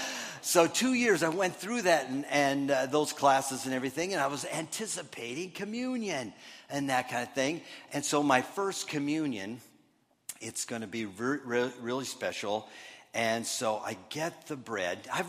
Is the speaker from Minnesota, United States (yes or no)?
yes; Minnesota, United States; Well, a lot of you know that I was brought up in Minnesota, and when I've talked about my religious upbringing in Minnesota, I've not always couched it in real positive terms. I was brought up Lutheran